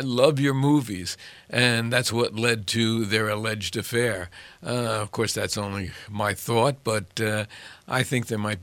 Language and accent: English; New York, United States; now in Eagan, United States; because originally I'm from New York, and as I was trying to drive here today, reminiscent of the Long Island Expressway, as I was crawling from Eagan to here